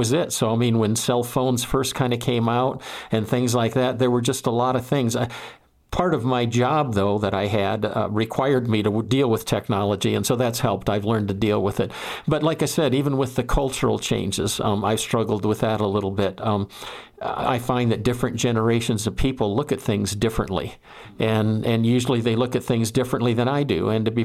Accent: Midwest, United States; I grew up in the Midwest in a very probably traditional type place.

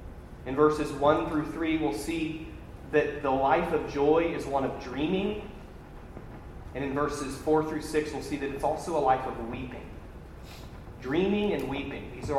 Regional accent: College Station, Texas, United States; But growing up in College Station, my dad read the newspaper.

